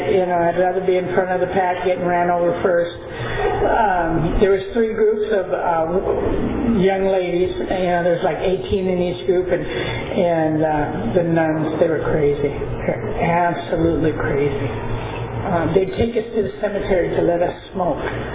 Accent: Minnesota, United States; I'm from Minnesota, so the accent will come and it'll stay too, probably. We moved to Minneapolis.

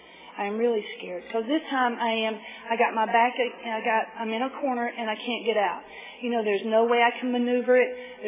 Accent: the South, United States; I mean, I'm from the South, in case you can't tell from my voice.

